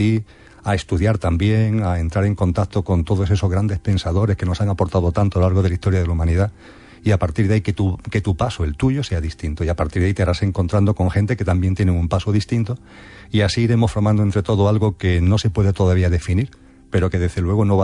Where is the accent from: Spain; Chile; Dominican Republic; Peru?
Spain; Andalusia; accent: Andalusian; yo soy andaluz y la S se me escapa.